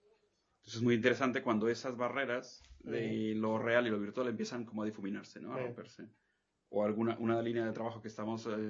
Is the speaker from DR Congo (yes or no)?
no; Zamora, Michoacán, Mexico; born there; Sí, nací en Zamora, Michoacán.